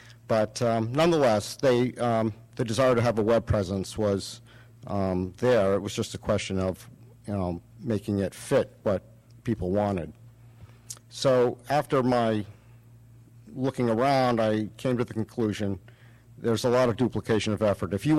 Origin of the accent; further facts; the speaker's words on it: Boston, Massachusetts, United States; from the Boston area.